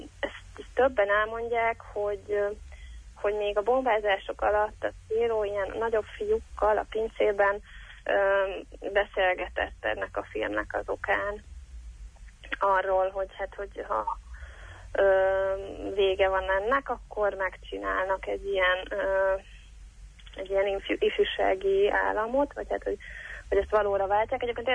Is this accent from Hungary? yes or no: yes; Nyíregyháza, Szabolcs-Szatmár-Bereg, Hungary; amikor én gimnazista voltam Magyarországon, abszolút működött a Nyíregyházán, ahol felnőttem